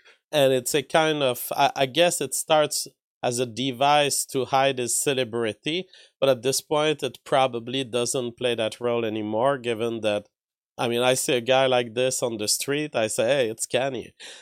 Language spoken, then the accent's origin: English; Canada; as a Canadian, I am not even allowed to repeat what he said about a given historical event